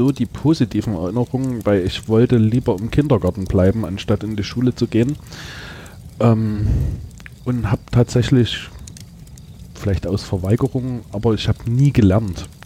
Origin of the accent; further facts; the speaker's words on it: Thalheim, Saxony, Germany; also born or lived in Gornsdorf; Also in der Jugendzeit war geprägt durch einen Umzug. Wir sind aus Thalheim weggezogen, zwar nur über einen Berg, aber da war mein ganzer Freundeskreis weg.